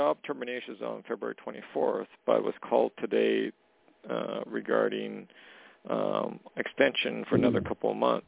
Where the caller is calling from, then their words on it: Western Canada, Canada; Hey, I'm calling from Canada, Western Canada.